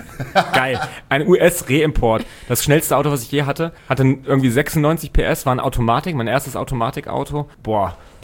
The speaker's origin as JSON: {"language": "German", "town": "Braunschweig", "region": "Lower Saxony", "country": "Germany", "said": "Ich komme ja ursprünglich aus Braunschweig, und Braunschweig ist ja eine Karnevalshochburg."}